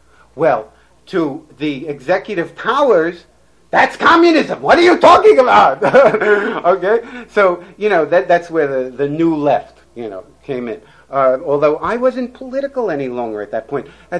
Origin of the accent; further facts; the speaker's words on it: New York City, New York, United States; moved away; remember, I'm from New York City, I've been here for 20 years, I try to modify it, but it slips back every once in a while.